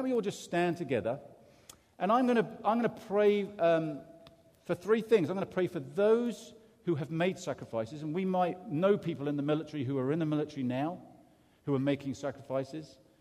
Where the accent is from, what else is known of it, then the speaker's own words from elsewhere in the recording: England, United Kingdom; I come from England, and we spent a lot of time thinking we were better than everybody else